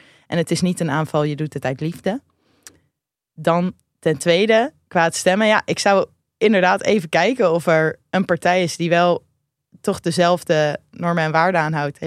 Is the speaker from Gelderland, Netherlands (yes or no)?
no; Rotterdam, South Holland, Netherlands; wij komen allebei uit Rotterdam.